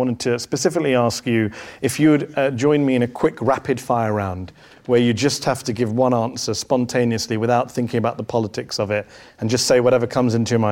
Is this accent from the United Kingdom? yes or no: yes; United Kingdom; And I'm British.